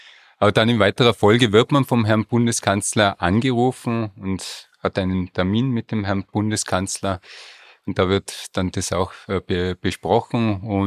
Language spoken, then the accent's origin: German; Innsbruck, Tyrol, Austria; born there; Ja, bin gebürtiger Innsbrucker.